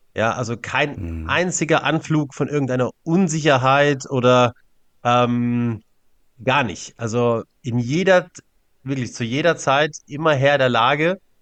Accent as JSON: {"language": "German", "region": "Grand Est", "country": "France", "tie": "born or raised there", "said": "als gebürtiger Elsässer, wenn man da keine Affinität zum französischen Wein hat, dann wäre ja irgendwas verkehrt gelaufen."}